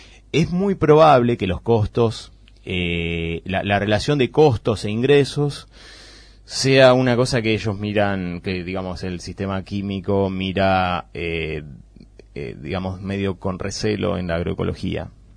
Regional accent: Bolívar, Buenos Aires Province, Argentina; en el caso mío nunca me fui de la chacra prácticamente, nunca me fui de Bolívar, entonces mi mirada es bien local

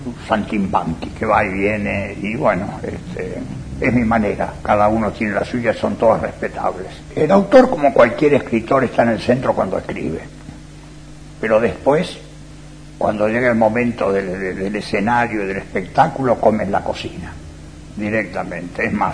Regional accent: Buenos Aires, Argentina; Yo soy un autor que soy muy porteño, se me dice autor porteño, porque soy muy de Buenos Aires, y te diría casi de Buenos Aires, de Callao para el centro, porque aunque vivo más allá de Callao

